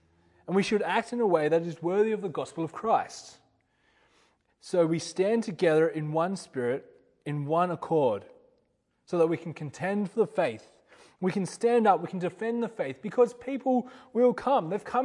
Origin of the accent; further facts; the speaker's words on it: Australia; I remember going to other countries and meeting people and them quite quickly working out that I'm Australian.